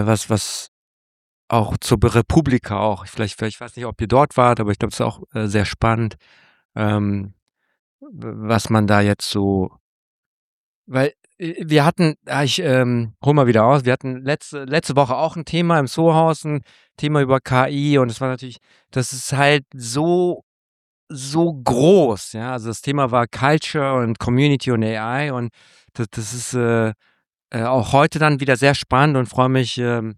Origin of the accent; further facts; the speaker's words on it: Düsseldorf, North Rhine-Westphalia, Germany; Ich bin aus Düsseldorf und Japaner